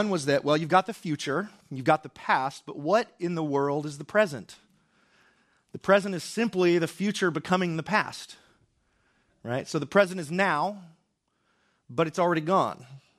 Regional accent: Pagosa Springs, Colorado, United States; Anyways, I'm from Pagosa. I left for college, and there were two stoplights.

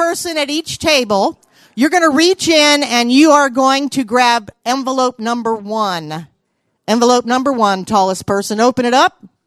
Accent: Virginia, United States; born there; Now, I was born in Virginia, and I grew up in a military family, and Army to be specific. We moved around a lot

